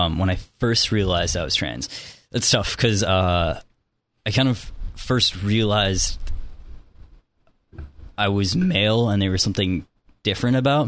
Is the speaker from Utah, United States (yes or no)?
no; Chicago, Illinois, United States; moved away as an adult; now in California, United States; I grew up in Chicago.